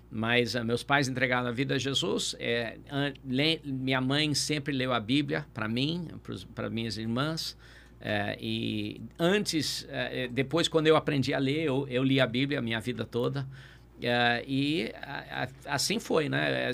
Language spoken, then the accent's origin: Portuguese; Rio de Janeiro, Brazil; a gente mora agora no Itanhangá, mas a maior parte da minha infância eu cresci na Freguesia, que é pertinho. O bairro aqui de Jacarepaguá.